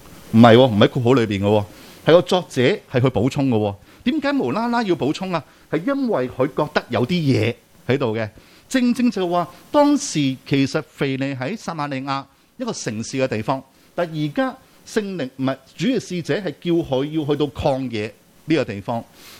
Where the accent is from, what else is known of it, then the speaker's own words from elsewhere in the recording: Hong Kong; 我哋香港人同中国人同台湾人，大家肤色差唔多